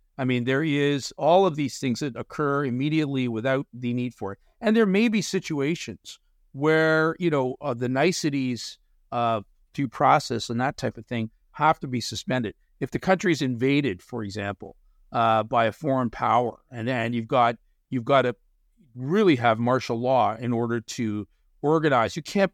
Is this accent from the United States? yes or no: no; Canada; on hearing that I was from Canada